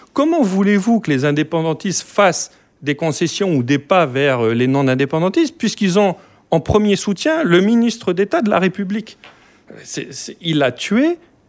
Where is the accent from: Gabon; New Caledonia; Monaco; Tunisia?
New Caledonia; Poya; Je suis de Poya, ma commune est coupée en deux.